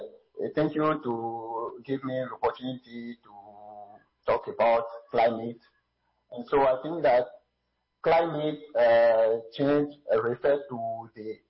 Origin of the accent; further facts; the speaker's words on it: Côte d’Ivoire; now in Zambia; I am from Ivory Coast